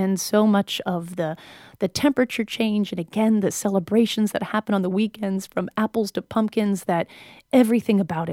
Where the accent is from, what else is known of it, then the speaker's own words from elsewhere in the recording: New Hampshire, United States; You know, I'm from New Hampshire, so that was my opinion.